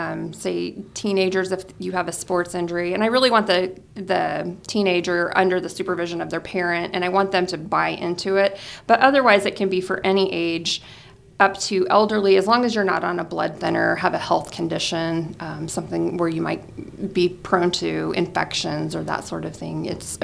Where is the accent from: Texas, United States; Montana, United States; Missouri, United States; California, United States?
Missouri, United States; Of course, I'm from Missouri, so everything you have to show me